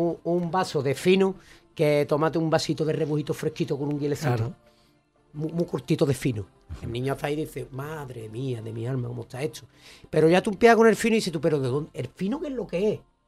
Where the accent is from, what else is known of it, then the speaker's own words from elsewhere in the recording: Andalusia, Spain; Yo veo ahora que soy portador en mi ADN de tantas culturas que corren en mi sangre como andaluz.